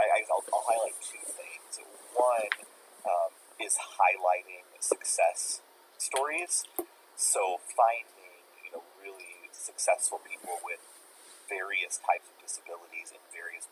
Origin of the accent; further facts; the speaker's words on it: Iowa, United States; An example of that from, you know, my home state is M's Coffee in Independence, Iowa.